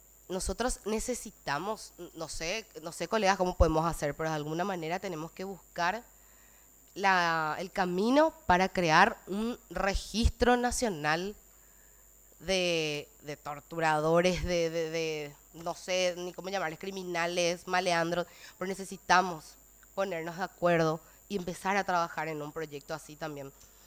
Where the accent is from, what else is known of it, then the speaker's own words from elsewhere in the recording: Paraguay; Porque como paraguayos, todos, ellos habrán hecho una promesa y nosotros también, como ciudadanos, precisamos de que ellos se sigan manteniendo firmes.